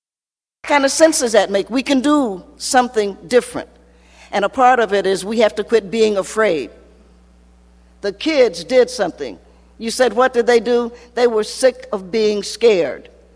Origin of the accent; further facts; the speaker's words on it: Southern United States, United States; I am a Southerner.